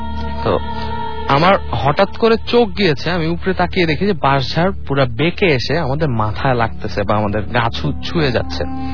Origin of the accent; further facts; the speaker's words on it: Sylhet, Sylhet Division, Bangladesh; আমি আমার ফ্রেন্ডদেরকে নিয়ে সিলেট গেলাম আমার গ্রামের বাড়িতে।